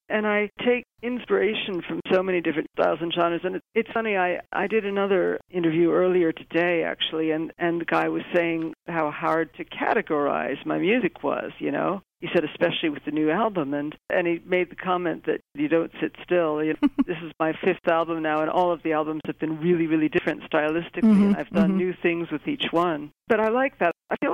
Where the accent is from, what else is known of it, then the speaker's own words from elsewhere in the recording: Chicago, Illinois, United States; also born or lived in Spain; now in England, United Kingdom; I live in England, but if my accent sounds American, it's because I grew up in Chicago, although I was born in Spain, which is where my father was from. My mother was from Chicago